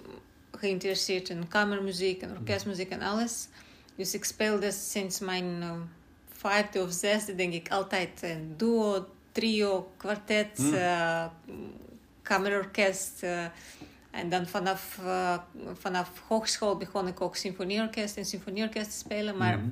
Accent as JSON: {"language": "Dutch", "country": "Russia", "second_language": "Dutch", "moved": "as an adult", "lives_now": "Netherlands", "said": "Ik kom oorspronkelijk uit Rusland, zoals jullie weten. Maar ik woon in Nederland al half van mijn leven. Dus dat is al 18 jaar bijna. Oorspronkelijk kwam ik hier om te studeren. Mm-hmm. Ik was toen klaar met de studie in Moskou, in Rusland."}